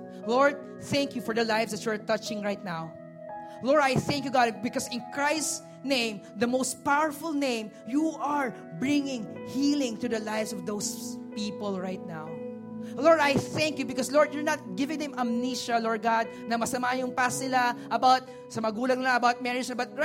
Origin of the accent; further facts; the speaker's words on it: Taytay, Calabarzon, Philippines; Taga rito ako. I grew up, taga Fairview ako na. But I grew up in this place. Taga Taytay Rizal ako. That's where I grew up.